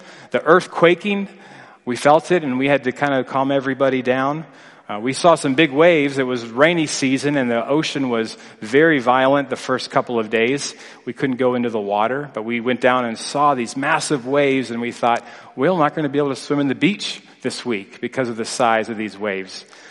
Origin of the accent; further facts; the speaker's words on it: East Coast, United States; growing up in the East Coast, we would know about hurricanes. I know here in Texas, we think about tornadoes.